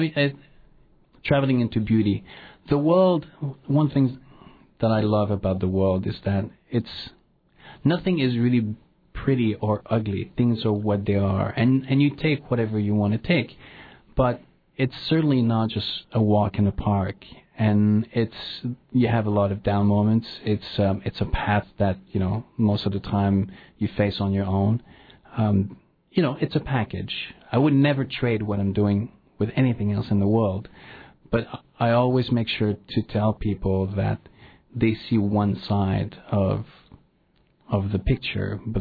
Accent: Montreal, Quebec, Canada; moved away as an adult; now in New York, United States; I grew up in Montreal. And then when I was 21, I moved to New York.

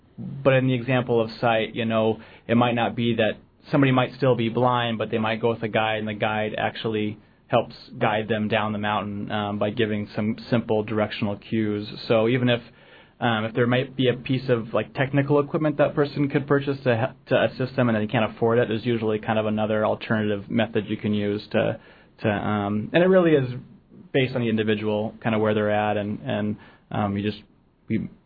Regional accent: Juneau, Alaska, United States; I grew up here in Juneau

